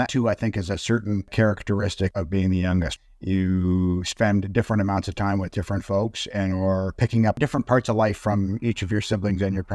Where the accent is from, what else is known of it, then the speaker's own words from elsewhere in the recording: Toronto, Ontario, Canada; My mother was a Vancouverite, and he used to joke that she never forgave him for taking her away from her mountains, but I grew up in Toronto.